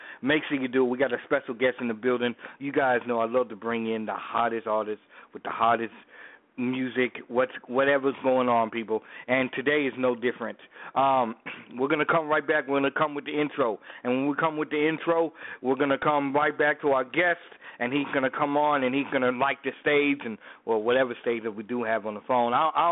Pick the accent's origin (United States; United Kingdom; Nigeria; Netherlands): United States; Chicago, Illinois; Okay, yeah, I'm from Chicago. I live in Chicago. So I live on the south side, kind of like by like 79th and College.